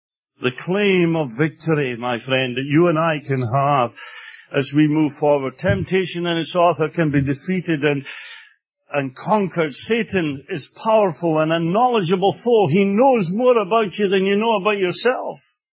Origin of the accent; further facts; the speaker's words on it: Scotland, United Kingdom; moved away as an adult; now in United States; when we first came to America, we came from Scotland, totally naive, Scottish assemblies. We believed the whole world was like Scottish assemblies